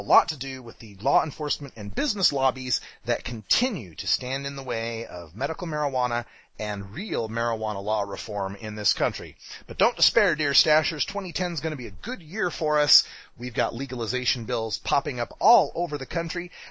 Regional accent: Idaho, United States; today from my folks' house here in Nampa, Idaho, which means at this very moment I am a criminal in my home state.

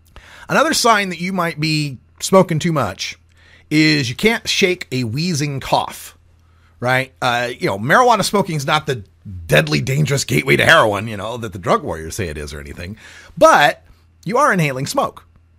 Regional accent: Idaho, United States; I'm from Idaho. There's two strains there, got some and don't.

